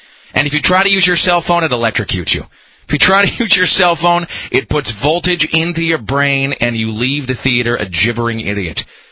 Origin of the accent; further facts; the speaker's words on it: Washington, United States; So, I mean, yeah, just growing up in Washington, it was one of those things that you always just sort of assumed would be unsolved.